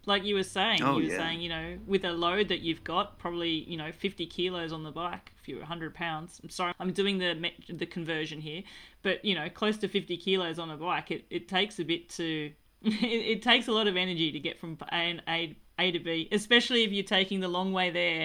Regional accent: Australia; now in France; as an Australian, I'm choosing to live in France. I'm in the French Pyrenees.

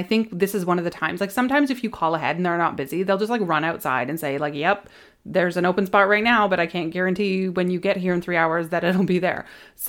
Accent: West Coast, United States; I grew up on the West Coast going to Disneyland.

